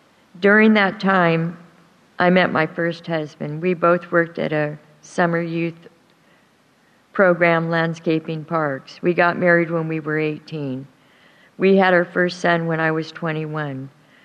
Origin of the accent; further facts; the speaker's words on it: Portland, Oregon, United States; born there; I was born in Portland, Oregon. I was an only child.